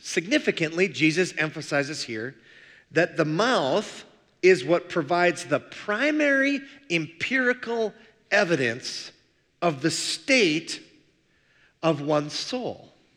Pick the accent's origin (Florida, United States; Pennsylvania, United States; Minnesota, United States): Minnesota, United States; I'm from the Iron Range, as is my buddy Phil. It's the only language we know up there.